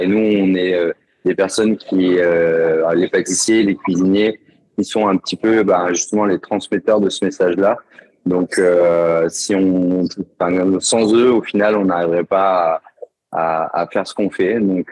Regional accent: Clermont-Ferrand, Auvergne-Rhône-Alpes, France; now in Lausanne, Switzerland; Je suis originaire de Clermont-Ferrand, en Auvergne, et j'ai eu l'occasion de travailler dans différents restaurants gastronomiques depuis une dizaine d'années.

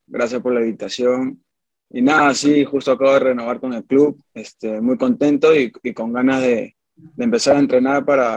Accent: Lima, Peru; yo soy de Lima, toda mi vida he vivido en La Victoria, actualmente vivo en La Victoria.

